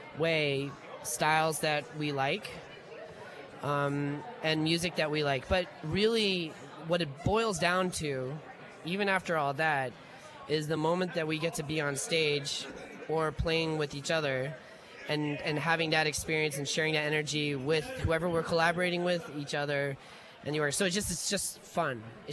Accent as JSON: {"language": "English", "country": "United States", "tie": "born or raised there", "said": "growing up in America and experiencing as young people around many different types of experiences, and not only music, I mean, just American culture."}